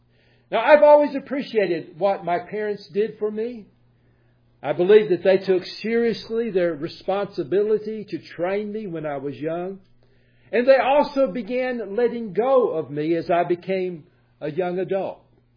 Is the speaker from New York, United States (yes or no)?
no; Arkansas, United States; because I'm from Arkansas. I was going to college in Mississippi State, near the Alabama border. So I was going to be far away from home.